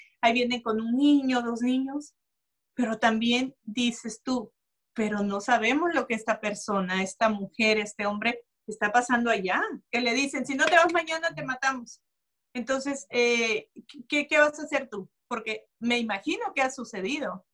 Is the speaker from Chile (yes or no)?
no; El Salvador; Por ejemplo, en mi país, El Salvador